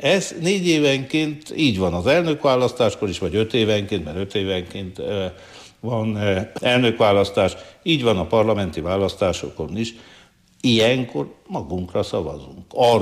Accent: Székely Land, Romania; Megmondom, hogy mi ránk magyarokra ez is jellemző, és a székelyekre is, én is székely vagyok.

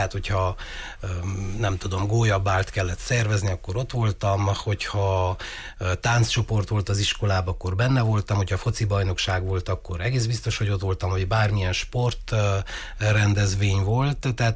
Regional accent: Körtefája, Mureș County, Romania; Marosvásárhelyen születtem, és mindig a diákjaimnak is azt szoktam elmondani, hogy nagyon büszke vagyok arra, hogy vidéken születtem, vidéki vagyok, körtefái vagyok pontosabban. Körtefáján születtem, két testvérem van, ott jártam az általános iskolát

